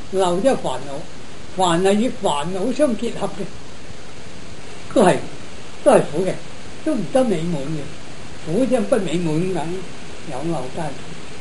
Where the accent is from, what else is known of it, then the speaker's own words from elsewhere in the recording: China; 我哋反观下我哋中国人儒家两孔夫子就好讲嘅说话咧比较笼统啲啊